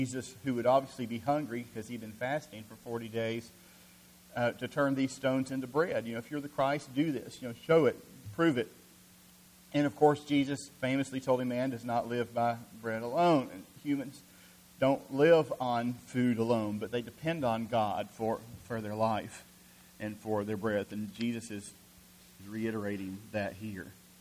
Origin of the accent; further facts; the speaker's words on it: Columbus, Georgia, United States; When I was growing up in Columbus, Georgia, there was a shoe store downtown